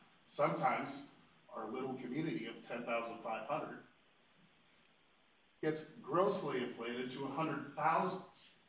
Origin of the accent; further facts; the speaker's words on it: Newport, Oregon, United States; I've lived here since 1988, the year I was born. My mom's lived here since 1970. I grew up in Nye Beach. Nye Beach was a poor neighborhood.